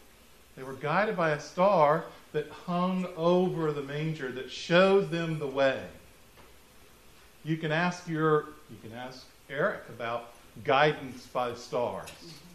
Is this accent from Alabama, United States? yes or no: no; Florida, United States; I was raised in South Florida